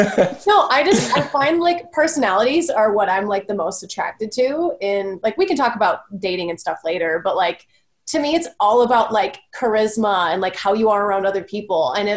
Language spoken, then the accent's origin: English; Minnesota, United States; Like, she's from Maine. I'm from Minnesota.